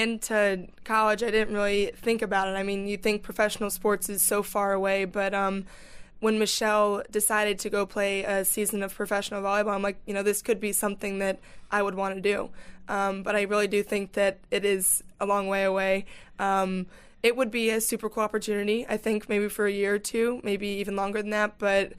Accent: Illinois, United States; born there; I was born in Illinois, and I have go back there a lot, and I enjoy that area of Chicago suburbs.

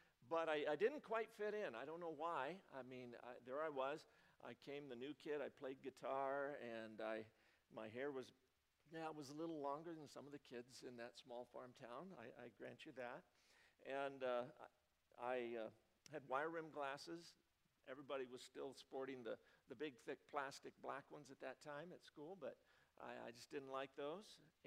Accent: United States; also born or lived in South Dakota; I grew up on the American Indian Reservation. My father was a social worker for the Bureau of Indian Affairs, and so there I was. I was the only white kid in the whole school

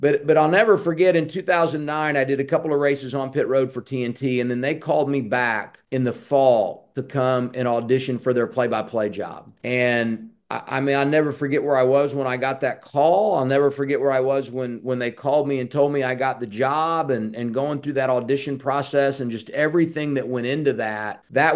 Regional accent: Indianapolis, Indiana, United States; It's funny, I grew up in Indianapolis, and we never, I mentioned when I was in high school, we played a lot of teams around the state.

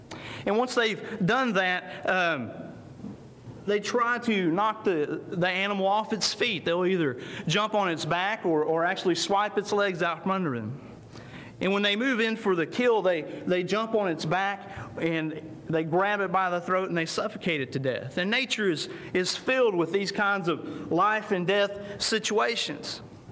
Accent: Senton, Texas, United States; And I grew up in Senton, Texas, and some of you may have heard that name before.

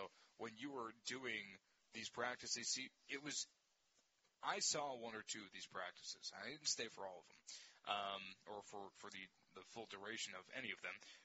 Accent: New Jersey, United States; Because I'm from New Jersey, New York. It's bigger over there.

